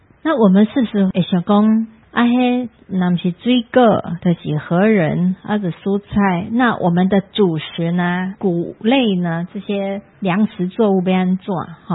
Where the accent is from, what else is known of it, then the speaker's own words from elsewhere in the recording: Taiwan; 我们台湾